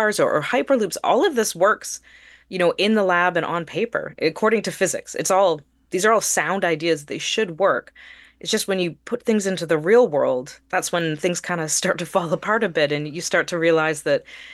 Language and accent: English; Canada; I was born in Canada.